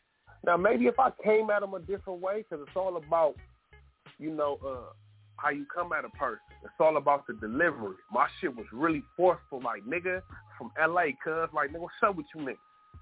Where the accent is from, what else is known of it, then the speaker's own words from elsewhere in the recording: Los Angeles, California, United States; Like, I'm from California, my nigga. I'm a Crip from L.A.